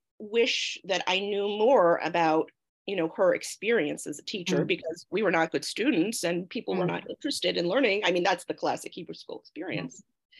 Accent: Long Island, New York, United States; I grew up on Long Island. I'm an 80s kid. And I grew up in what I think is a fairly typical American Jewish milieu

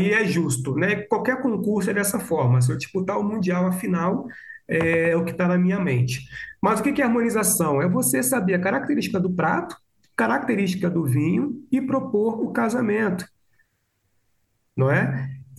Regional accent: Rio de Janeiro, Brazil; now in Minas Gerais, Brazil; Eu do Rio de Janeiro, né? Hoje radicado em Minas Gerais, mas sou do Rio de Janeiro

